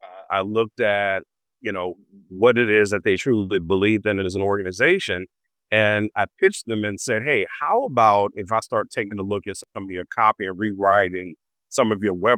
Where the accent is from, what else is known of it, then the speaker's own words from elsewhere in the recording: New Orleans, Louisiana, United States; Yeah. I grew up walking distance from the French Quarter.